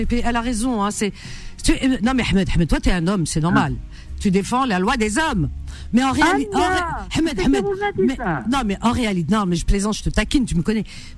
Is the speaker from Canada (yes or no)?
no; France; chez nous, en France